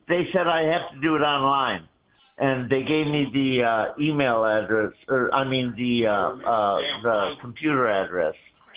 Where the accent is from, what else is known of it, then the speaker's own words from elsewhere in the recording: Germany; She's from Cambodia. I'm from Germany. Different parts of the world.